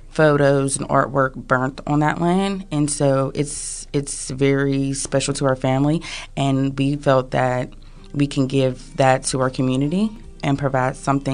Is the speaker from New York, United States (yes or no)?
no; Pennsylvania, United States; So we grew up in Belsouver, but if you know anything about the South Hills, the neighborhoods are very small.